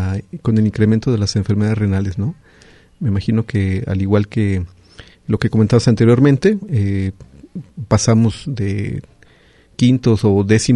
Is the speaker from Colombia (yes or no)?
no; Mexico; nosotros como mexicanos